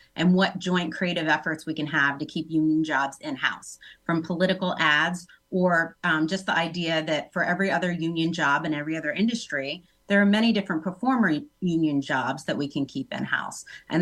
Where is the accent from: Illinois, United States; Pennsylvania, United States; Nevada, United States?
Pennsylvania, United States; Philadelphia; I would say, so I'm from Philly